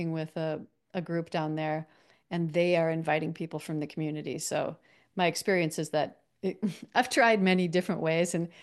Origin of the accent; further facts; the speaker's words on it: Minneapolis, Minnesota, United States; I grew up in Minneapolis in Minnesota, and there was a children's theater school that was connected to a professional theater.